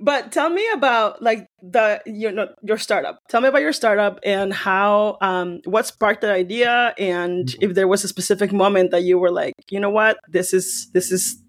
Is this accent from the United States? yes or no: no; Mexico; When I was young, I grew up in Mexico. I was born and raised there.